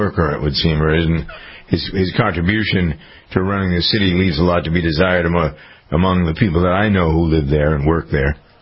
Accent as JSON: {"language": "English", "town": "Framingham", "region": "Massachusetts", "country": "United States", "tie": "born or raised there", "said": "The company here in Massachusetts is headquartered in part in my hometown of Framingham."}